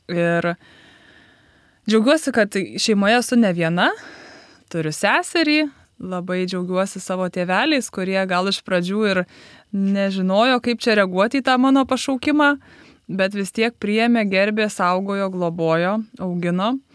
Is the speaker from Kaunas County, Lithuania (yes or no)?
yes; Kaunas, Kaunas County, Lithuania; Esu kaunietė, gimus augus Kaune, Dainavos rajone.